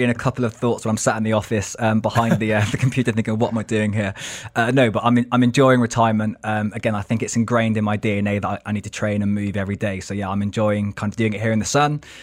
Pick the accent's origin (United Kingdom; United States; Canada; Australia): United Kingdom; Gloucester, South West England; it was either playing for Gloucester, my hometown, big passion, being from the Southwest.